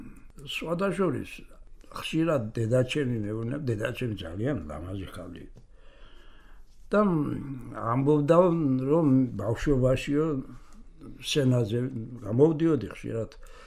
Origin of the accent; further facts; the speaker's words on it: Ozurgeti, Guria, Georgia; დაბრუნდი ჩემ მშობლიურ გურული ვარ გაკანები.